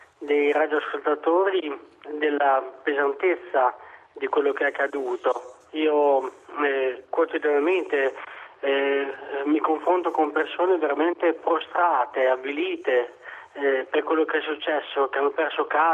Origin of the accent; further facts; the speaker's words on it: Modena, Emilia-Romagna, Italy; io non sono di Bonporto, sono modenese, non conoscevo questa realtà